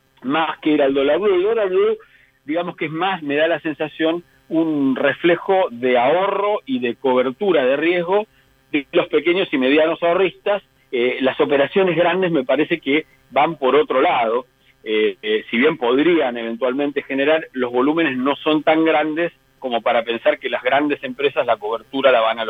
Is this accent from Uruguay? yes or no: no; Argentina; nosotros somos argentinos, hemos vivido corridas